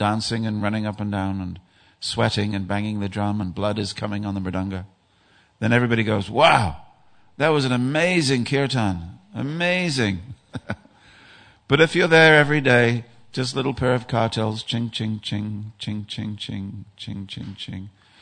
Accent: England, United Kingdom; And being an Englishman, of course, you put your hand out the window to pat the dog.

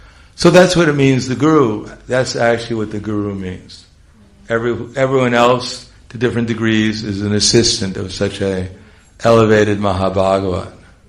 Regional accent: New York, United States; because I come from New York, and you don't bow down.

